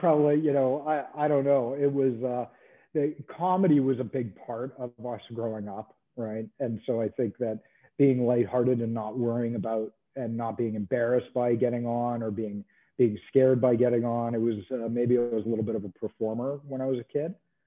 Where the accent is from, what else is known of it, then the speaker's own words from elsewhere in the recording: Toronto, Ontario, Canada; You know, I grew up in Toronto, conservative Jewish family.